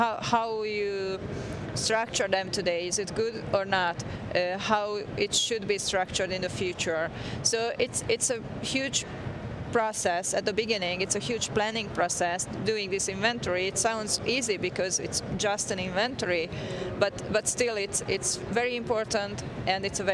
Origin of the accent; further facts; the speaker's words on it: Hungary; English is a second language; I'm from Hungary, and I've been working with SharePoint for like 12 years